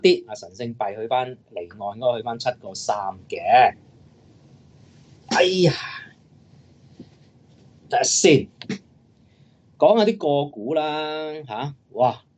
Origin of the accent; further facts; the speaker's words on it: China; 好似當年英國用啲毒品、用啲鴉片嚟荼毒我哋中國人咧